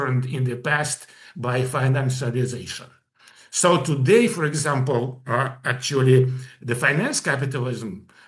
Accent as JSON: {"language": "English", "country": "United States", "lives_now": "Austria", "said": "here in Austria, for example, it was kind of hard to get a bank account. Because I'm American, right?"}